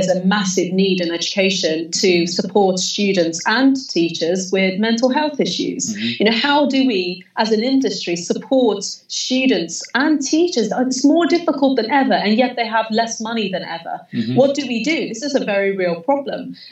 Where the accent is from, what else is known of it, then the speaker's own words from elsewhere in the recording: Sweden; Because I grew up in Sweden.